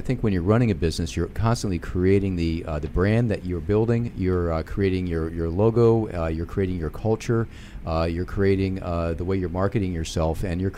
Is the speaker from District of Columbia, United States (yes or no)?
yes; Washington, District of Columbia, United States; born there; I'm a Washingtonian. I was born downtown.